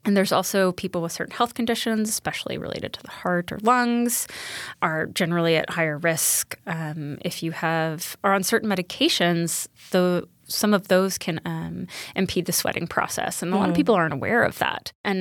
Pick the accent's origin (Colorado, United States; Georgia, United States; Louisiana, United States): Georgia, United States; Atlanta; now in New York, United States; I grew up in Atlanta and moved to New York 15 or so years ago. And summers now feel more like the summers I remember in Atlanta growing up